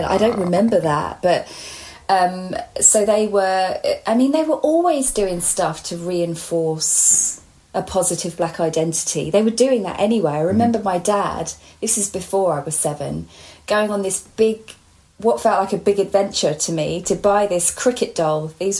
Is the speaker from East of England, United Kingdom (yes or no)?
yes; East of England, United Kingdom; Growing up in Hertfordshire.